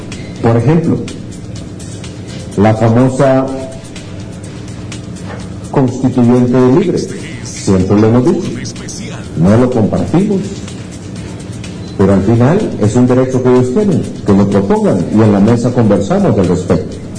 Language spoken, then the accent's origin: Spanish; Honduras; al final somos los hondureños los que tenemos que adoptar esas decisiones.